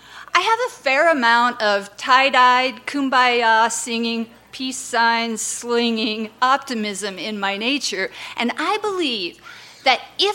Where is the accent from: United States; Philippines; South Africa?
United States; And number two, I am an American.